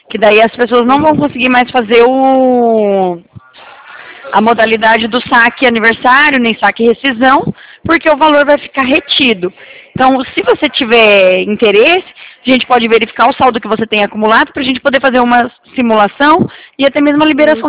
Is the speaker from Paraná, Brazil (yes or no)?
yes; Paraná, Brazil; não sou de Manaus, tá? Sou do Paraná.